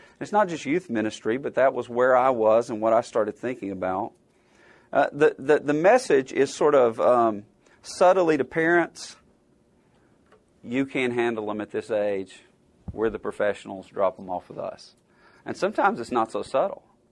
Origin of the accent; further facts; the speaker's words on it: Alabama, United States; And, you know, I grew up in Alabama. Football's king in Alabama.